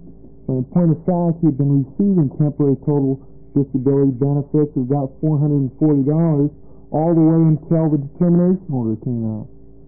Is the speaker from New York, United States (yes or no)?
no; Portland, Oregon, United States; We represent lots of workers all over the state. I'm from Portland.